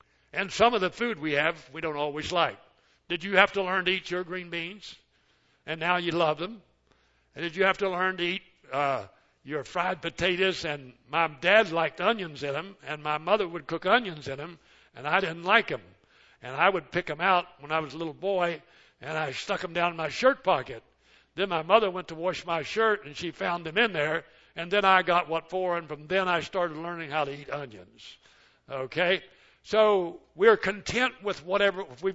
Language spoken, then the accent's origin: English; West Virginia, United States; I grew up in West Virginia